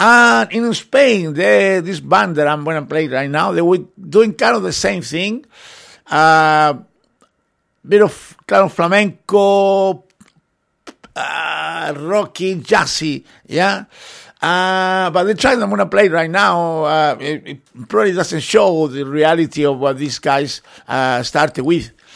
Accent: England, United Kingdom; Because I grew up here in England

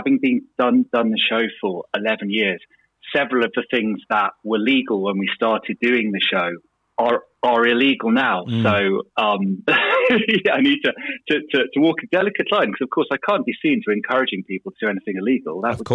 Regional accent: Sheffield, Yorkshire and the Humber, United Kingdom; obviously, Sheffield being my hometown, I know lots of bits of Sheffield history

